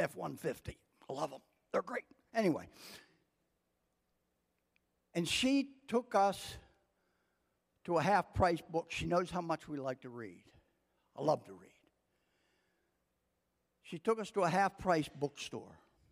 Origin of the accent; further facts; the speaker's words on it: Pennsylvania, United States; Barb and I came from Pennsylvania.